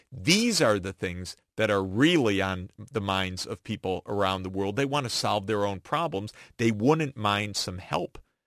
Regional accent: United States; I'm an American in a time when, in a lot of places in the world, Americans are not too welcomed.

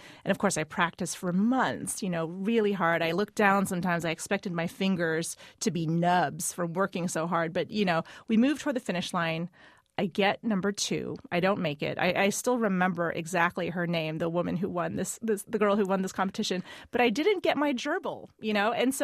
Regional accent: United States; because I'm an American and I came through the American public school system

